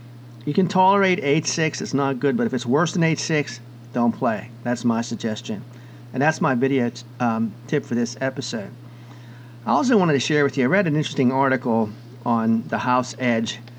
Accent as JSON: {"language": "English", "region": "Pennsylvania", "country": "United States", "tie": "born or raised there", "said": "you're going to surpass most states, including my home state of Pennsylvania."}